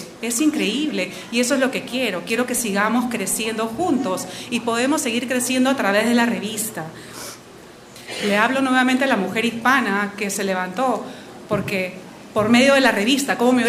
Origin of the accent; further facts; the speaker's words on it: Peru; now in United States; Soy peruana, mis padres son peruanos y mi familia es peruana en Estados Unidos, mi esposo y mis hijos.